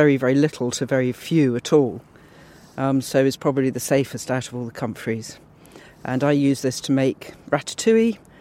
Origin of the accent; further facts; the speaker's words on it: Kenya; I grew up in Kenya, so from the age of 6 or 7, we were outdoors pretty much all the time. I was the eldest of 5 children